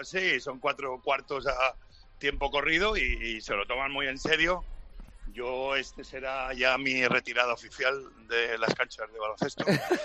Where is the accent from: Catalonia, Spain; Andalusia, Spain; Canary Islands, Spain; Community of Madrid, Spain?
Catalonia, Spain; Santa Coloma de Cervelló; Yo de chico tuve un gran partido en el equipo de juveniles de mi pueblo, en Santa Coloma de Cervelló.